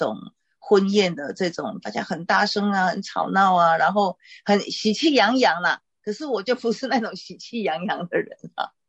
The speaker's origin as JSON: {"language": "Chinese", "country": "Taiwan", "said": "我们台湾这样的哈、啊，我想应该中国也差不多"}